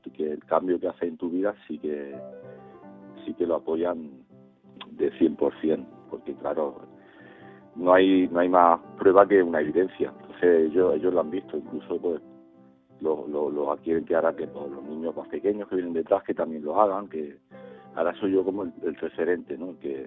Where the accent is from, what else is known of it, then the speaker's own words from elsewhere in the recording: Sabadell, Catalonia, Spain; de Sabadell, y actualmente estudio en la Universidad de Barcelona la carrera de Administración y Dirección de Empresa.